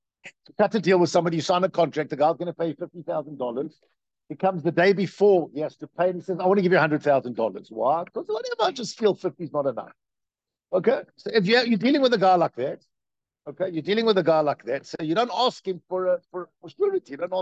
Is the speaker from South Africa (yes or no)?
yes; South Africa; I grew up in South Africa.